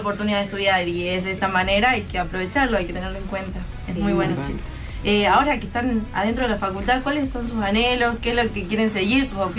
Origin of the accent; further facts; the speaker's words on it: Santa María, Catamarca, Argentina; now in Tucumán, Argentina; Yo que vengo de Santa María, es como decir, venirte a Tucumán, empezar una nueva vida